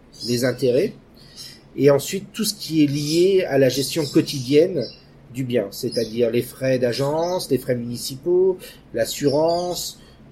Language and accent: French; Australia; L'impôt chez nous en Australie, ça n'est pas une punition.